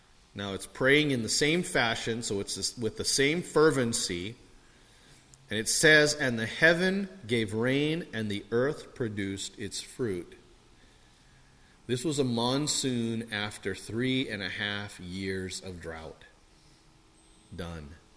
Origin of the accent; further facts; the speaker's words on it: Anahola, Hawaii, United States; You know when I learned that verse growing up in Anahola on Kauai? Because it's on the east side of Kauai, we get lots of rain.